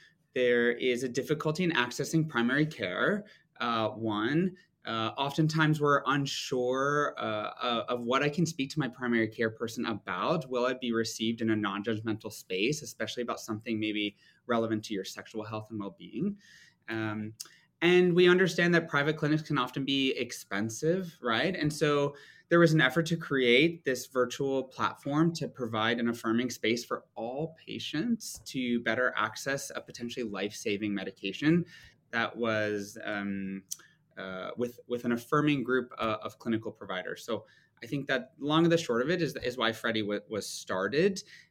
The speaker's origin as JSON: {"language": "English", "country": "United States", "lives_now": "Toronto, Canada", "said": "I'm American, actually, but I've lived up in here in Canada for a couple years, and I love being up here. I'm based out of here in Toronto."}